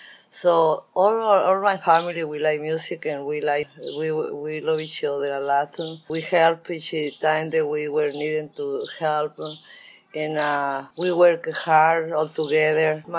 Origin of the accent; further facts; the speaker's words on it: Mexico; English is a second language; And I'm come from Mexico. I grew up in a ranch, and I was a very happy little girl.